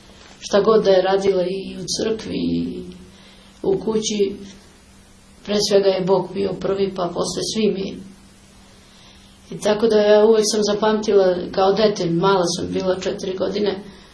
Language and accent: Serbian; Kruševo, Pelagonia, North Macedonia; Pa ja sam iz Makedonije, iz Kruševa, jedno selo Pusta Reka se zove, 14 km od Kruševa. Rođena sam tamo 1966. godine.